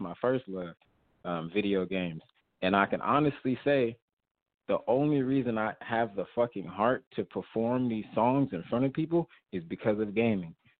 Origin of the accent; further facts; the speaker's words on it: Sacramento, California, United States; I'm from Sacramento. I done did a little bit of everything, good and bad.